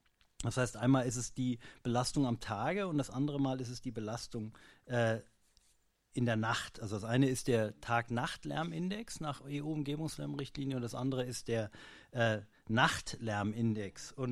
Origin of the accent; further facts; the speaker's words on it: Mainz, Rhineland-Palatinate, Germany; born there; ich bin in Mainz geboren, also von daher kannte ich einige dieser Sachen